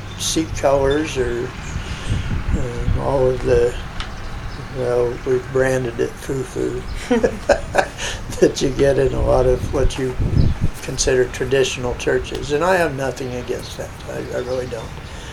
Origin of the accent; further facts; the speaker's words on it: Oskaloosa, Kansas, United States; also born or lived in Lawrence; I was born in Lawrence. Lived in Oskaloosa all my life. Except for 10 years I was gone in the military.